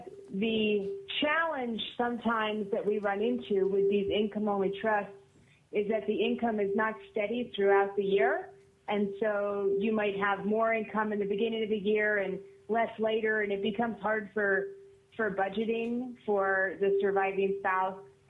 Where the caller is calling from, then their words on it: Homer, Alaska, United States; I'm calling you from Homer, Alaska today.